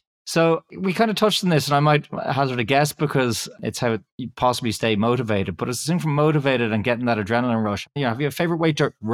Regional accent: Ireland; first language English; because of course I'm Irish, right? So I grew up with English as my native language, I guess, or my mother tongue, more or less.

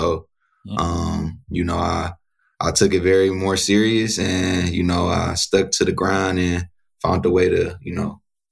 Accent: Michigan, United States; You know, I grew up in Michigan, you know, so we get a lot of cold winters.

